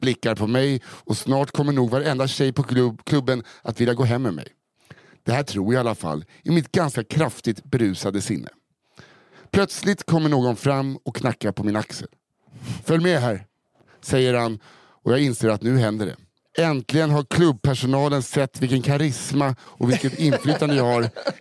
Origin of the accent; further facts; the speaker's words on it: Norrland, Sweden; jag är uppvuxen i Norrlands inland